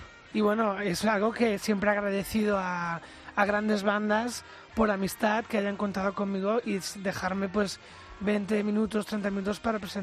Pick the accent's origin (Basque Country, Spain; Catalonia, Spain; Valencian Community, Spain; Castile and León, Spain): Catalonia, Spain; Barcelona; born there; Que nací en Barcelona, no en Kansas City.